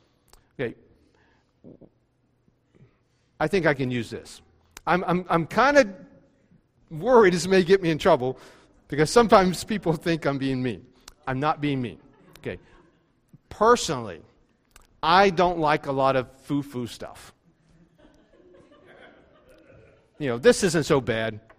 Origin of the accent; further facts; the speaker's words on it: West Virginia, United States; When growing up in West Virginia, where I lived on the farm, we were right near the river.